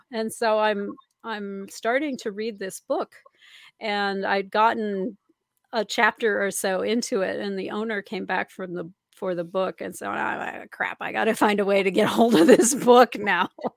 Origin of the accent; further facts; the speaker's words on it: Minnesota, United States; Now, I was raised in Minnesota. There is not a large Jewish community.